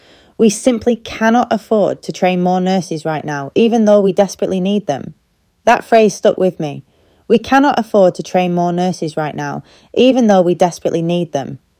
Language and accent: English; Frodsham, North West England, United Kingdom; I grew up in Frodsham watching my nan recover from a stroke.